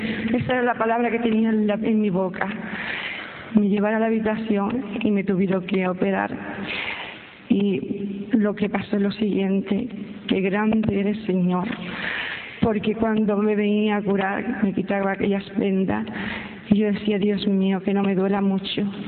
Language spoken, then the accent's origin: Spanish; Barcelona, Catalonia, Spain; yo soy de Barcelona